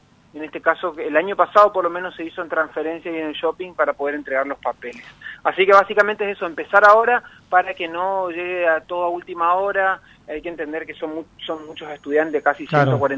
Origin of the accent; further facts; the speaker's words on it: El Dorado, Misiones, Argentina; En el caso de los que somos del interior, que yo soy del Dorado, tenemos 4 pasajes interurbanos para poder volver a las localidades por mes.